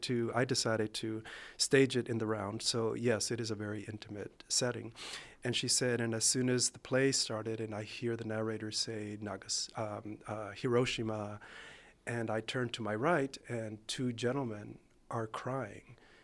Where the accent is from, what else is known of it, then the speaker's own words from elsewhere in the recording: Laredo, Texas, United States; growing up in Laredo, Texas, Laredo, a border town.